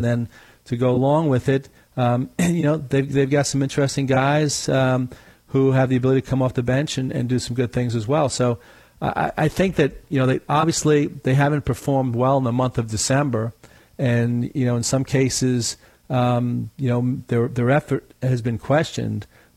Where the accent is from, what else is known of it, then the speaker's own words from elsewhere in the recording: Brooklyn, New York, United States; First off, I'm from Brooklyn